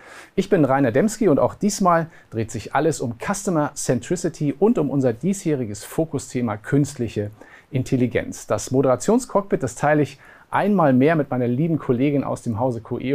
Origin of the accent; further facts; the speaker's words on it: Lübeck, Schleswig-Holstein, Germany; in meiner Heimatstadt Lübeck